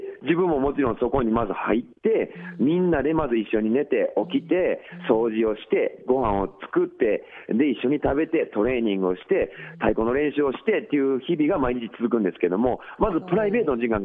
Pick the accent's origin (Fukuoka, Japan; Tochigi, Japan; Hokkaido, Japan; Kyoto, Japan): Kyoto, Japan; ちなみに自分は、京都府出身です。